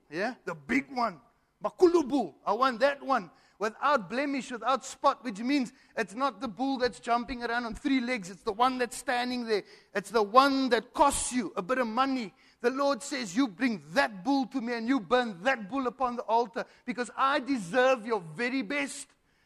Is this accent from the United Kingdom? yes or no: yes; England, United Kingdom; And when I went to go fetch those things, and yet I'm English.